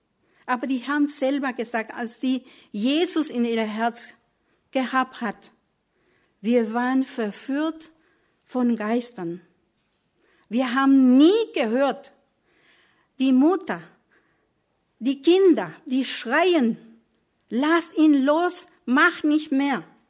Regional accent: Paraguay; born there; German is a second language; Ja, ich bin in Paraguay geboren.

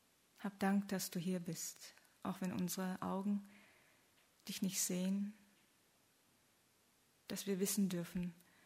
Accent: South Korea; German is a second language; moved away as an adult; now in Germany; Wie Sie sehen, ich bin keine gebürtige Deutsche, sondern komme aus Südkorea. Bin zum Studium nach Tübingen und Heidelberg 1994 gekommen. Ist mein 20-jähriges Jubiläum in Deutschland dieses Jahr.

